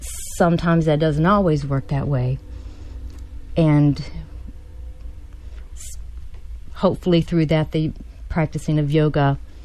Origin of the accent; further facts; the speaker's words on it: Mississippi, United States; I grew up in Mississippi and never had seen it before